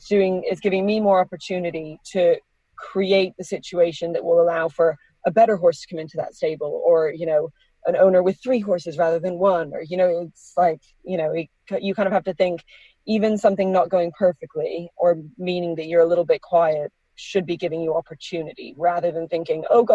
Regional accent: Rocky Mountains, United States; also born or lived in Brighton, United Kingdom; when I was three, my parents moved out to the States for work. And so me and my younger sister went with them and grew up in the States, very quintessential small town in the middle of the Rocky Mountains

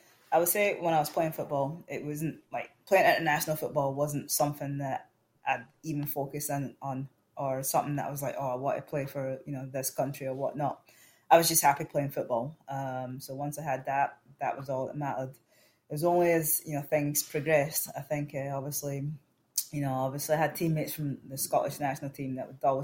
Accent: United States; born there; And yeah, I was born in America, but I didn't feel American.

